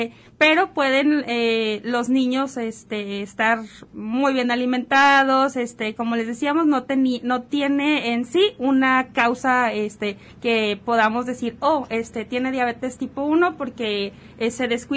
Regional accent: Mexico; como mexicanos ya tenemos un factor de riesgo para padecer diabetes

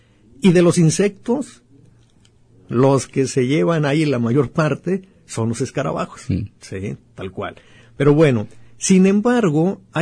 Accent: Mexico; como mexicanos tenemos que sentirnos orgullosos de esa, claro, gran riqueza.

